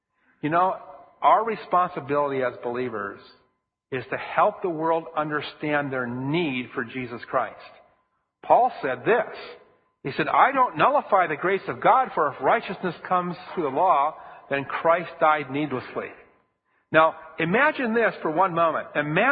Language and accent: English; Minnesota, United States; I grew up in Minnesota